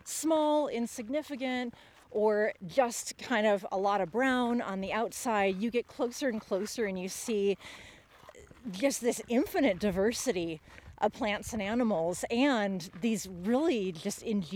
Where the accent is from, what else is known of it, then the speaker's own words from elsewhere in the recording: Minnesota, United States; moved away as an adult; I moved here 20 years ago from Minnesota